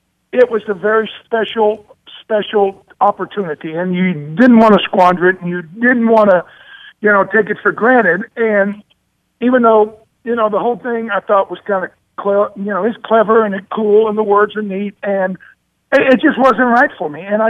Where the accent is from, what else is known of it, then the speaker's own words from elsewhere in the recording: the South, United States; it's snowing, and I don't like snow when I'm from the South.